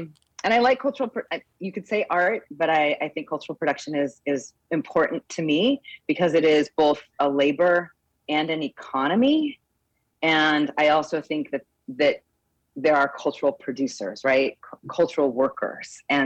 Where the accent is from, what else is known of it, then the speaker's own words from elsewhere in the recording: Juneau, Alaska, United States; also born or lived in Taipei, Taiwan; I was born in Taipei, Taiwan. My mom is Chinese and my dad's white. And my dad is the fourth generation white settler in Alaska. And growing up in Juneau